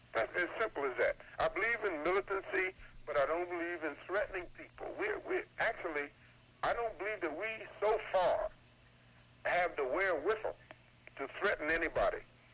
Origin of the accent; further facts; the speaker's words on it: Pennsylvania, United States; I'm 51 years old, and I'm born and raised in Pennsylvania.